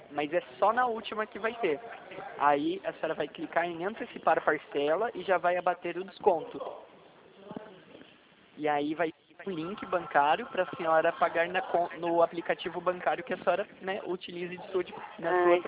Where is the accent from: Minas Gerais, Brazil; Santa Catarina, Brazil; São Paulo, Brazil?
São Paulo, Brazil; São José dos Campos; Eu sou da cidade de São José dos Campos.